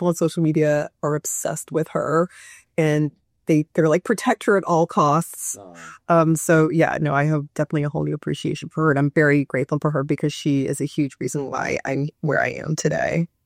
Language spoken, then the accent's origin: English; Tarrytown, New York, United States; Well, I actually grew up in New York.